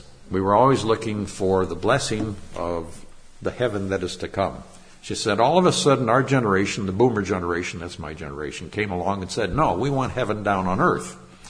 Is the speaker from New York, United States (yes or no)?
no; California, United States; And that's strange because I'm from California.